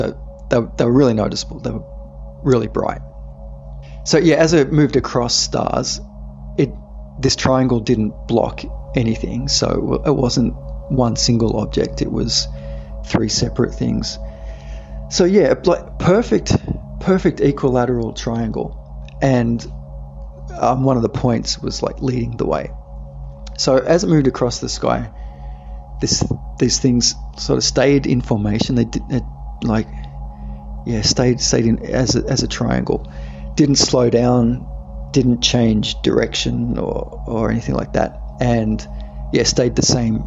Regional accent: Australia; I'm from Australia

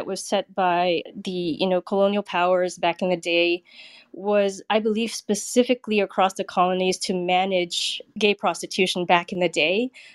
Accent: Singapore; now in San Francisco, United States; Yes, I'm Singaporean. I live in San Francisco.

